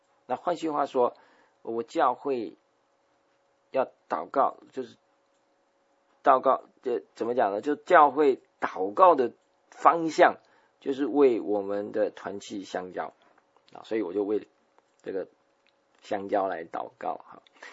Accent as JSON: {"language": "Chinese", "country": "Taiwan", "said": "我们台湾人发音不太标准哈"}